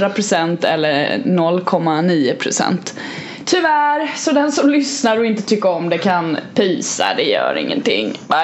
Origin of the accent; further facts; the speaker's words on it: Kalmar, Kalmar County, Sweden; accent: Kalmar dialect; Och då var ju jag tvungen att bara dra på min riktiga kalmare dialekt liksom